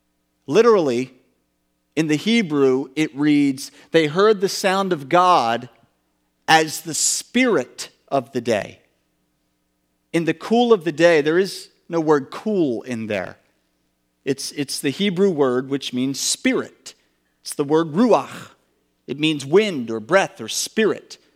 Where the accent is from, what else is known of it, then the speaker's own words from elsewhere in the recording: Pennsylvania, United States; I grew up down outside of Philadelphia in this valley. There's a river called the Brandywine River. And I grew up right near the Brandywine River within walking distance.